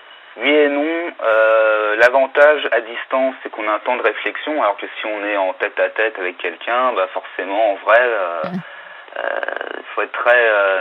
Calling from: Île-de-France, France; 25 ans, je viens de l'Essonne.

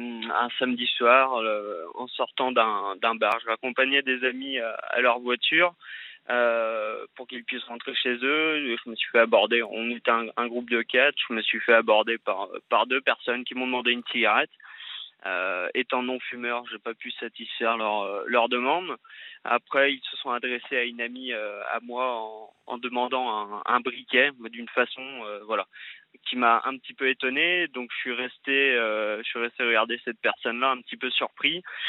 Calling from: Brittany, France; j'ai 29 ans. Là, je vous appelle de la Laponie suédoise, mais je suis du Finistère, en Bretagne.

